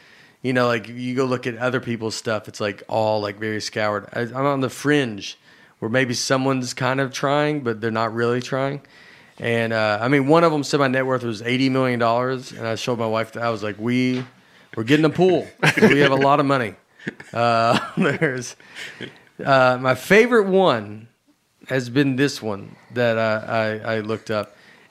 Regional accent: Old Hickory, Tennessee, United States; born there; I was born in Old Hickory. I had three siblings.

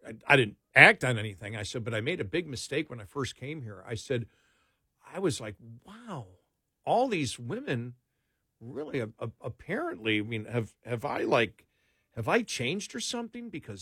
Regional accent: New York, United States; also born or lived in Oregon; Or where I came from, Oregon, or New York originally. I'm from New York.

